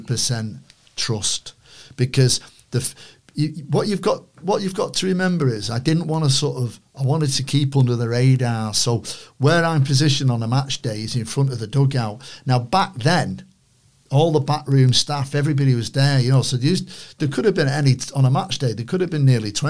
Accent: Manchester, North West England, United Kingdom; accent: Manchester; You know, obviously my Manchester accent helped.

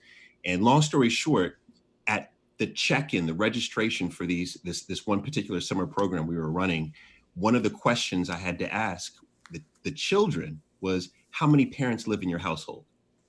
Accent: Jamaica; But I'm Jamaican, you know, so I have 10 jobs.

